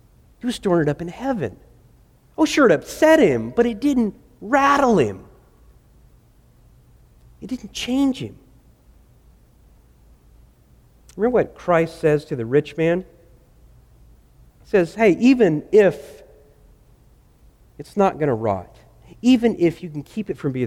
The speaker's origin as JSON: {"language": "English", "town": "Dallas", "region": "Texas", "country": "United States", "tie": "born or raised there", "said": "I remember growing up in Dallas. Within a period of about 3 years, I had 3 bikes stolen."}